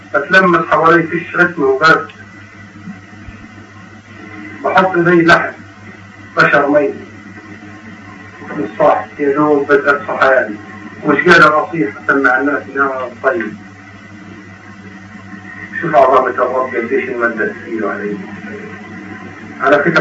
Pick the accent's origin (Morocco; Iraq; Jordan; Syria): Jordan; moved away; طبعا لما طلعت من الاردن 11 سنه اهلي ما يعرفوش عني انا وين